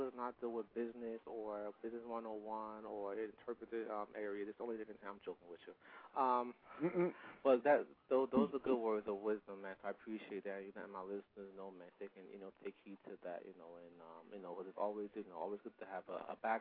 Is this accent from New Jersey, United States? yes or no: yes; New Jersey, United States